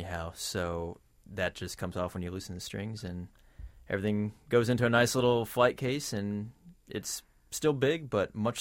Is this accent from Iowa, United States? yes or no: yes; Iowa, United States; now in Virginia, United States; I grew up in Iowa.